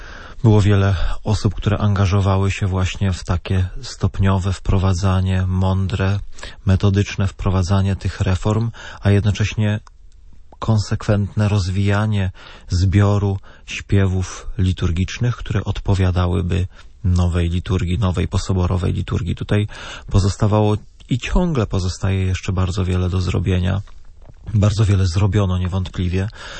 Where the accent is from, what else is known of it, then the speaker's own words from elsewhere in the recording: Opole, Opole Voivodeship, Poland; Ja akurat jestem z Opola